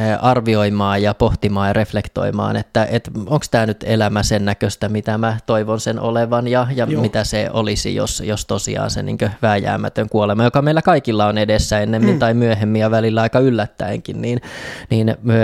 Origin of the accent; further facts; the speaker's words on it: Kannus, Central Ostrobothnia, Finland; also born or lived in Saint Petersburg, Russia; lapsuutta mä vietin Pohjanmaalla Kannuksessa, että sen mä koen ehkä semmoiseksi vahvaksi lapsuuden ympäristöksi, että mähän on sitten syntynyt tuolla niin kuin silloisessa Leningradissa, nykyisessä Pietarissa, missä mun isä oli opiskelemassa ja heitti mut sitten sieltä eron jälkeen sinne Kannukseen parivuotiaana. Ja isovanhempien luona asuin Kannuksessa niin kuin kouluikään asti